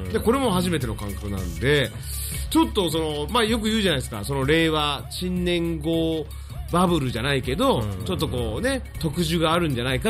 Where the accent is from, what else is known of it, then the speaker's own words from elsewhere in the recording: Ibusuki, Kagoshima, Japan; 僕、指宿出身なんですけども